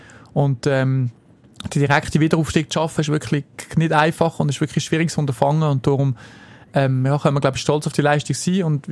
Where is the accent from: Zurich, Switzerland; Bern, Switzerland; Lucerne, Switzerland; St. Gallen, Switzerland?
Lucerne, Switzerland; Nebikon; also born or lived in Wolhusen; Also geboren in Wollhausen, aber natürlich aufgewachsen bin ich in Nebiken, genau, wo meine Eltern jetzt auch noch wohnen.